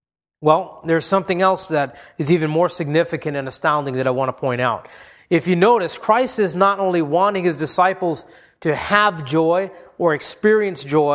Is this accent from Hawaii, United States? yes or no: yes; Hawaii, United States; As a kid, I spent a lot of time spearfishing growing up in Hawaii.